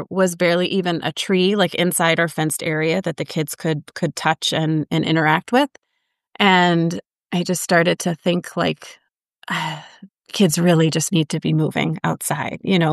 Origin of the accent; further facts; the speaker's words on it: Texas, United States; I grew up in Texas, super nature kid